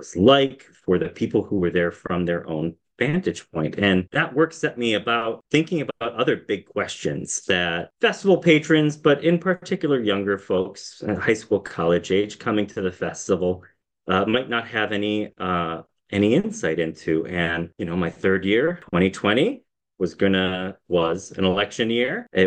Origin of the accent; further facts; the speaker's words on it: Midwest, United States; I thought, well, I'm from the Midwest. Let's think about what's going on in the Midwest.